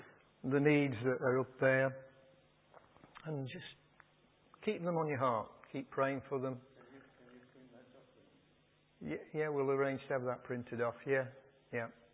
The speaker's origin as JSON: {"language": "English", "region": "Yorkshire and the Humber", "country": "United Kingdom", "said": "I'm a Yorkshireman."}